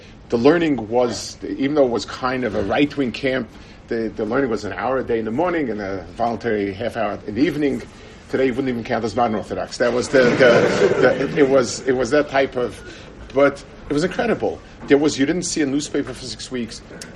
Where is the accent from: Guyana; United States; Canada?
United States; I remember myself, I grew up in America at a time when things were different.